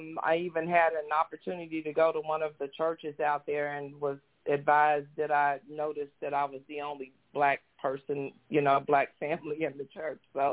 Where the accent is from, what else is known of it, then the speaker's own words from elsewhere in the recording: Oklahoma City, Oklahoma, United States; now in Tulsa, United States; No, I'm originally from Oklahoma City. I had a job that transferred me here to Tulsa about 29 years ago.